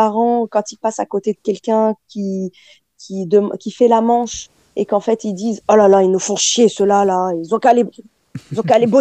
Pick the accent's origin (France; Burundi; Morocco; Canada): Morocco; quand moi je suis arrivée du Maroc, c'était plus facile pour moi de pas rentrer dans le moule